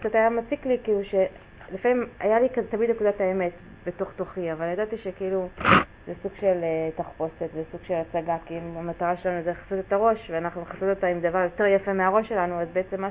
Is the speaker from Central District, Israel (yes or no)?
yes; Petah Tikva, Central District, Israel; now in Bnei Brak, Israel; אני מפתח תקווה, היום אני גרה בבני ברק